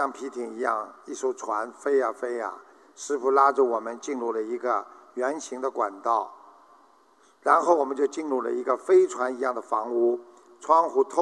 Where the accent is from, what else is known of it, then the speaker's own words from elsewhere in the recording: Rizhao, Shandong, China; 我来自中国山东省日照市